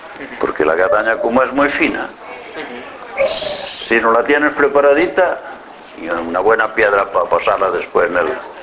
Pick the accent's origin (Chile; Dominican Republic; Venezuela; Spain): Spain; Las Barreiras; Aquí, no, yo nací en las Barreiras y ahí sigo.